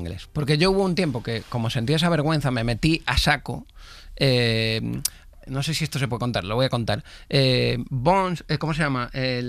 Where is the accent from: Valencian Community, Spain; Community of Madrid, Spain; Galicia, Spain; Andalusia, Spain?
Galicia, Spain; A Coruña; Claro, yo soy gallego.